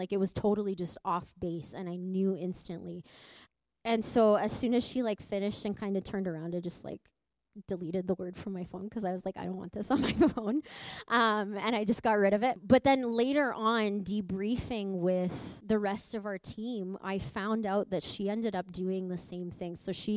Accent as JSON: {"language": "English", "town": "Edmonton", "region": "Alberta", "country": "Canada", "said": "I'm from Edmonton originally"}